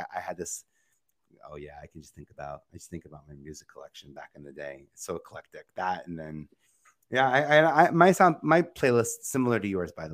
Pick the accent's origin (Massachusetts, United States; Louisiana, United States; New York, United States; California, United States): New York, United States; I'm from New York, so just keep that in mind.